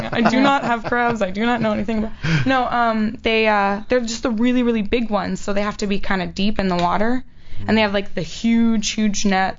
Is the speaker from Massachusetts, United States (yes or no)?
no; Michigan, United States; I mean, I'm from Michigan, so you drive your car and you hit black ice and you can spin, you know, real easily.